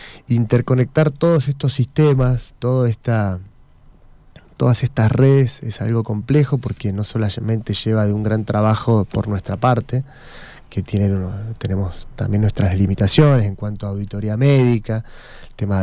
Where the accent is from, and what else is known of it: Argentina